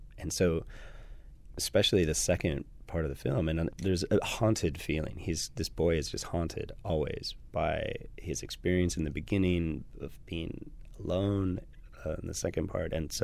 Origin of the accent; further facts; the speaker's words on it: California, United States; Yeah, yeah. We grew up in California.